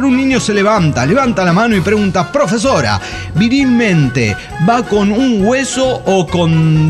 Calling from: Tarija, Bolivia; de Tarija, Bolivia.

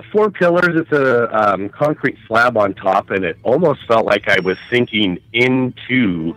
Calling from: Washington, United States; from Washington State.

